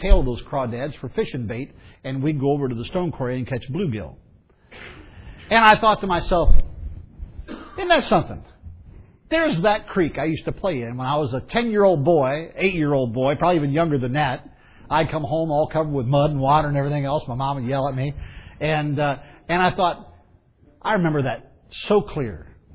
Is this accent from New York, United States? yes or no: no; Fremont, Ohio, United States; born there; January 5th, 1958, I was born in Fremont, Ohio, at Fremont Memorial Hospital